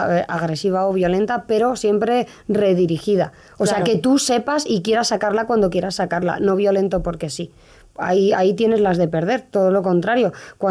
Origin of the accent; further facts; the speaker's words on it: Community of Madrid, Spain; sí que me he criado en un barrio muy conflictivo. Yo inicialmente en mi adolescencia yo me crié en Pan Bendito y ahí pues había más de un conflicto.